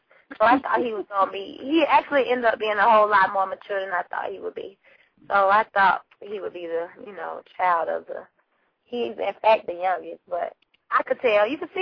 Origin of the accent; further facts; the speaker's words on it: Atlanta, Georgia, United States; I'm from Atlanta, so we get rappers all the time, Lord Jesus.